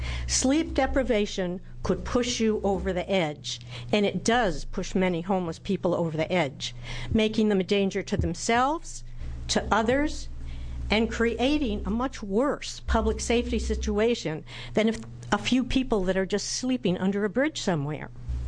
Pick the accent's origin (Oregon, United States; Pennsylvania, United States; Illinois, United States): Oregon, United States; Eugene; from Eugene, and I'm an advocate for the homeless